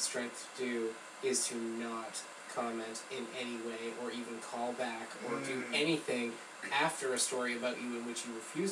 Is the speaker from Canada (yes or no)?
no; Ireland; that's my knocking on wood and being Irish exists